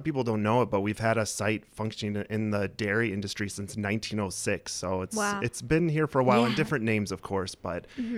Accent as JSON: {"language": "English", "region": "Illinois", "country": "United States", "tie": "born or raised there", "moved": "as an adult", "lives_now": "Wisconsin, United States", "said": "So I grew up actually in Illinois, which is not a Badger state. And I actually came up here to UW for college."}